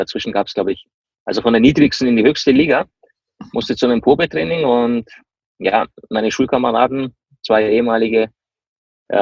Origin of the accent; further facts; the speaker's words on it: Kempten, Bavaria, Germany; Ich komme ja ursprünglich aus dem Allgäu, bin in Kempten geboren